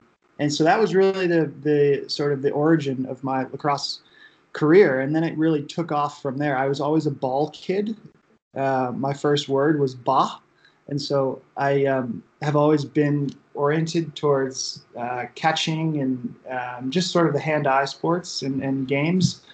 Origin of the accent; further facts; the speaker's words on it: Connecticut, United States; also born or lived in California; So I grew up in Connecticut. I was born in California and then moved to Connecticut when I was about 7 or 8.